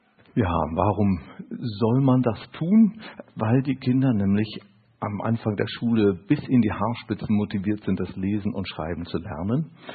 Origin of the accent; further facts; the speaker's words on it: North Sea coast, Germany; Und diese Welle ist sozusagen von der Nordsee, wo ich herkomme, den Rhein herauf